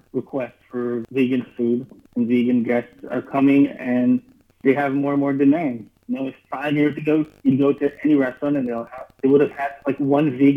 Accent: Israel; I grew up in Israel.

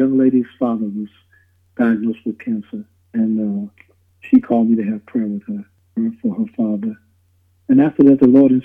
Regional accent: Chicago, Illinois, United States; Oh, man, growing up in gospel for me was amazing

